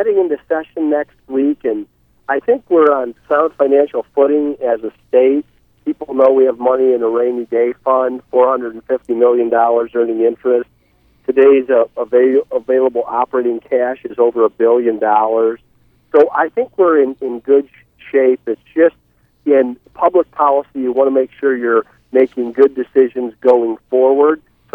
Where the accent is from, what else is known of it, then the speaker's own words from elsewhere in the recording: Ohio, United States; moved away; I'm a transplant from Ohio in 1982, and growing up, I certainly would have looked to the Big Ten team.